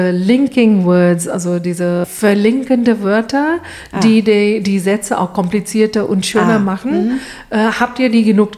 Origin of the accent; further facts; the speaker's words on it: India; German is a second language; Ich komme aus Indien und wir haben auch also in der Schule, Uni, Englisch als unsere erste Sprache.